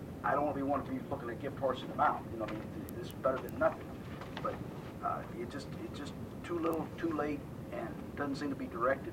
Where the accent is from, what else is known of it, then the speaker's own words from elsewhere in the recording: Midwest, United States; I came here about 35, 36 years ago. I come from the Midwest, where there's a lot of farms.